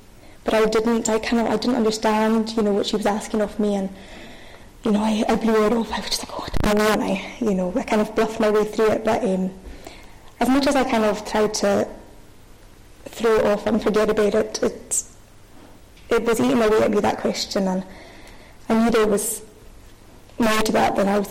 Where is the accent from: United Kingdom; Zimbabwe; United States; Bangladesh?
United Kingdom; Scalpay, Scotland; So I'm living in Scalpay, which I suppose is kind of a good place to start. So I was brought up in Scalpay, which was lovely. Very thankful for my upbringing.